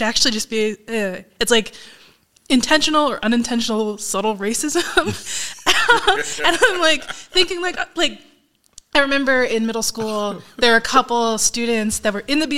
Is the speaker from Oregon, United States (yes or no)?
yes; Tigard, Oregon, United States; because I grew up in Tigard